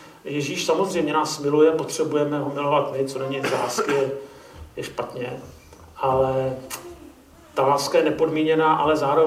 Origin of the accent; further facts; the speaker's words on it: Prague, Czechia; Příběhy se mi čtou dobře, protože jsem z Prahy